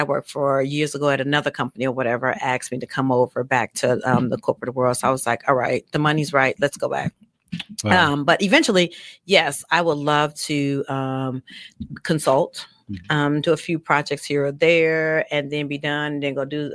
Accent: Muskegon Heights, Michigan, United States; because I wasn't born in Detroit. I wasn't born in Grand Rapids. I was like, I'm literally from Muskegon Heights.

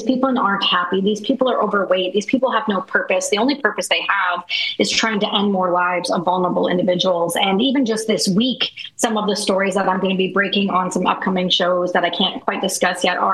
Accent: Canada; I'm Canadian

